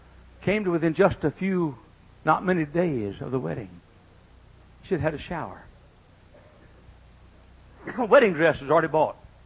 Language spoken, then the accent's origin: English; Dallas, Texas, United States; I grew up in Dallas, Texas.